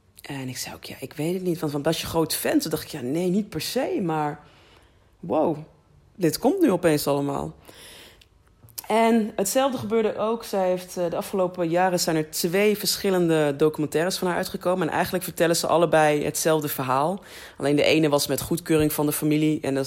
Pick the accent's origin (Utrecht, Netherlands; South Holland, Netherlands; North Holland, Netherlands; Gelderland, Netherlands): Utrecht, Netherlands; Vianen; Had je de Soundmix Show in Vianen, waar ik ben opgegroeid.